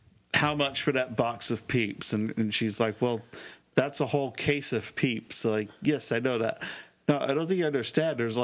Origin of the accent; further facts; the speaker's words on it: Scotland, United Kingdom; But I'm Scottish.